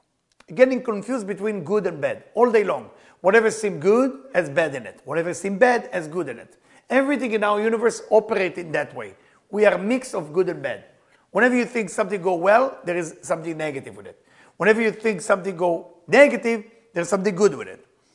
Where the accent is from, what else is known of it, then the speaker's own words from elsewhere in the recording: Israel; English is a second language; I was new, I was fresh from Israel.